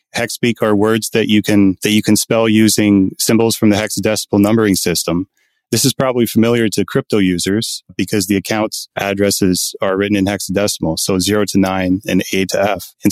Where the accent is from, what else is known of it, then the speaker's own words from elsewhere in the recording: Kapuskasing, Ontario, Canada; I grew up in Northern Ontario in a town called Kapuskasing, in Canada.